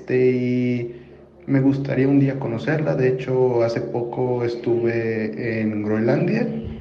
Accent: Monterrey, Nuevo León, Mexico; me encuentro en México, soy del estado de Nuevo León, en específico en la ciudad de Monterrey.

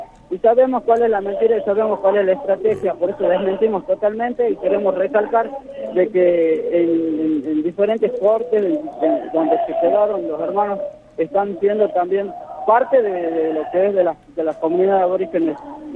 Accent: Jujuy, Argentina; Somos el pueblo jujeño que estamos peleando y estamos luchando contra el gobierno dictador.

